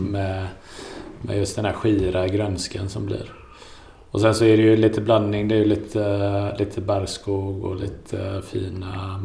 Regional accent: Gothenburg, Västra Götaland County, Sweden; Jag är uppvuxen i Gunnelse som är en del av Angered.

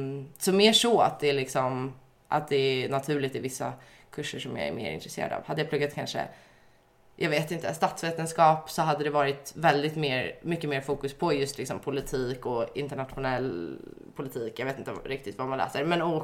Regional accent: Stockholm, Stockholm County, Sweden; Jag är uppvuxen i Stockholm.

